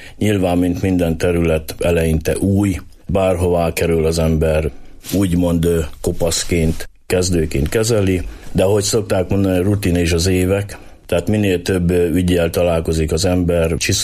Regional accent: Hajdúnánás, Hajdú-Bihar, Hungary; hajdúsági vagyok, azért hazahúzott a szívem, tehát Hajdúnánáson nem volt akkor lehetőség, és így kerültem Debrecenbe.

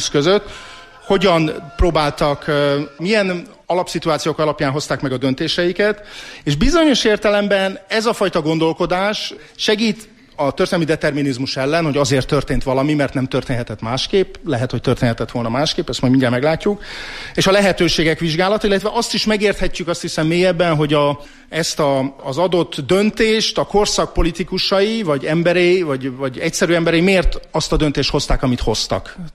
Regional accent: Budapest, Hungary; ami Csepelen, illetve Erzsébeten mindig a verekedéseket megelőzte a lakótelepen, én ott nőttem föl

